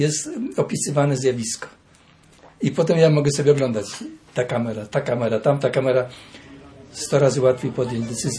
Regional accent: Olsztyn, Warmian-Masurian Voivodeship, Poland; also born or lived in Vilnius, Lithuania; Ja urodziłem się w Wilnie, ale wychowywałem się w Olsztynie.

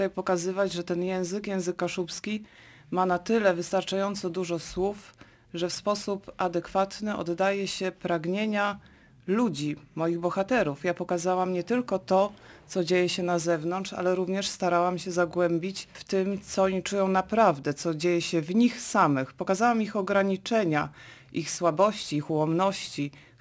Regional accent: Pomeranian Voivodeship, Poland; first language Kashubian; Polish is a second language; kaszubsku, że ten język jest tak doceniony, że ta kaszubszczyzna tak się rozwija, ponieważ to jest mój język pierwszy i trzeba tutaj go promować jak najmocniej

